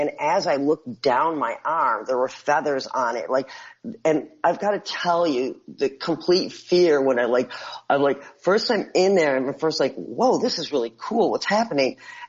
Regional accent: Buffalo, New York, United States; Well, see, I didn't know that. I was a girl from Buffalo.

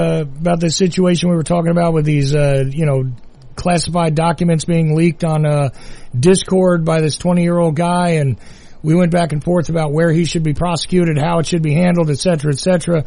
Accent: New Jersey, United States; But then again, I'm from New Jersey, and there was a magazine called Weird New Jersey for a reason.

